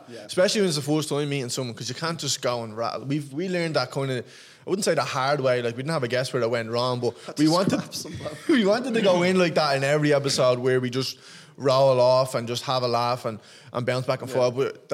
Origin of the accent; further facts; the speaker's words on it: Dublin, Leinster, Ireland; No, I'm from Drimnagh, but I've lived out there the last year or so.